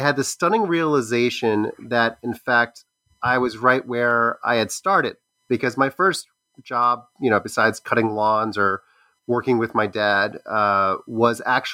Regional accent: Baltimore, Maryland, United States; I'm a professor of history at the ILR School of Cornell University. I grew up in Baltimore, Maryland

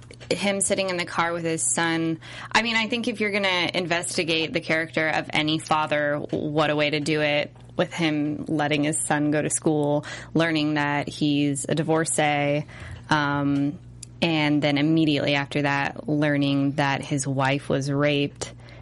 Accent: California, United States; Like, I'm from California, so it is less like you're being pulled into another world when it's someplace that you recognize.

